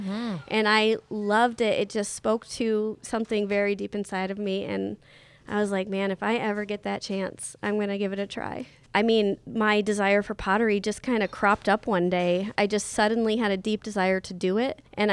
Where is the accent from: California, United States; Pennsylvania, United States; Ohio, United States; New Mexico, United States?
Pennsylvania, United States; Russell; also born or lived in England; I am originally from Russell, Pennsylvania, but my husband and I met at Bible College in Lima, New York, and then he joined the military before we got married, and we were stationed in England, and we were there for 5.5, 6 years.